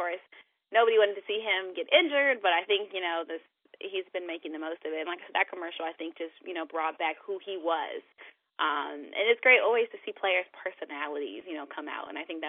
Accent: Maryland, United States; of course, I'm in Maryland. I'm from Maryland. I grew up with number 52.

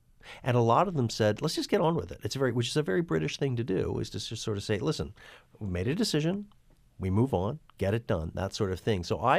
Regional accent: United States; now in London, United Kingdom; as an American living here in London

